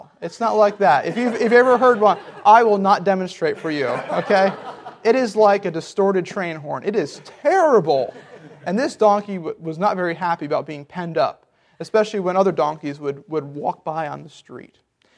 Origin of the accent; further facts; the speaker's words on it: Guyana; I grew up in Guyana, South America. I spent my teenage years there. If you don't know where that is on the northeast coast of South America.